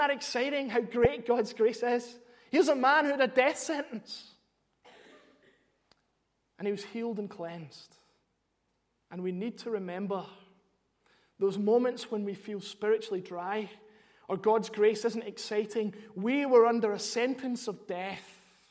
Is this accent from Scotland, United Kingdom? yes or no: yes; Scotland, United Kingdom; moved away; And it reminds me that I'm Scottish, of what I, you know, what I've left behind.